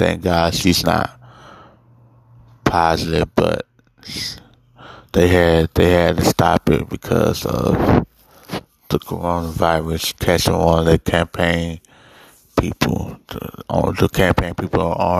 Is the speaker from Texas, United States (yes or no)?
no; Cleveland, Ohio, United States; She's gonna be in my home state tomorrow in Cleveland, as a matter of fact.